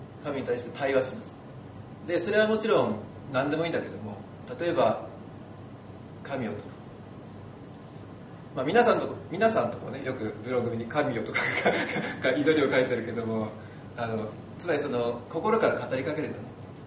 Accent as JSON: {"language": "Japanese", "region": "Tohoku", "country": "Japan", "tie": "born there", "said": "私も東北生まれなんて言うわけじゃないけど、東北の人は誠実な人が多いと思うんで、"}